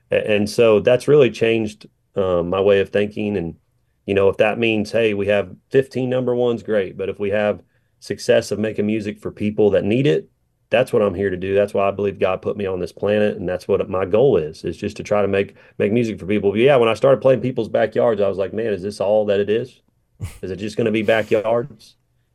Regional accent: Patoka, United States; it reminded me a lot of how I grew up there in Patoka

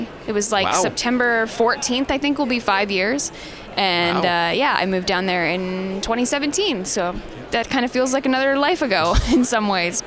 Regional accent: Strathmore, Alberta, Canada; I grew up outside of Calgary on a farm and kind of near like Strathmore area, so kind of east and south of here. But I grew up like coming here all the time, and I actually went to college here

